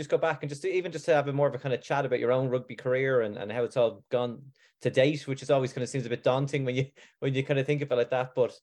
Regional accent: Ireland; also born or lived in Auckland; I'm from Ireland originally

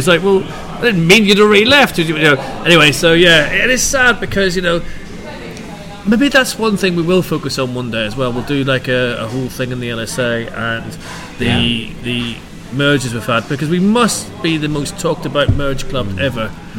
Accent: Belfast, Northern Ireland, United Kingdom; when I grew up in Belfast

